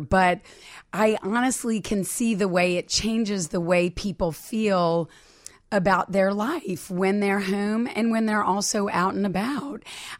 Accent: High Point, North Carolina, United States; I grew up in High Point, North Carolina, where a lot of furniture is manufactured.

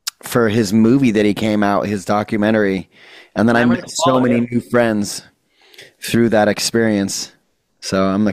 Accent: Washington, United States; that was like my quintessential 90s radio growing up in Washington.

